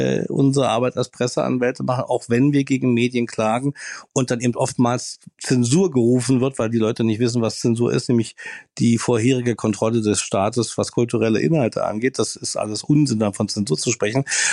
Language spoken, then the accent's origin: German; Berlin, Germany; sage ich mal als Berliner